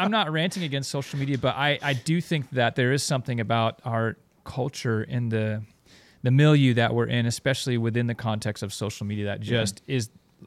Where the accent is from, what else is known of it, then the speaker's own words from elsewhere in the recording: United States; I am so American and entrenched in my like way of living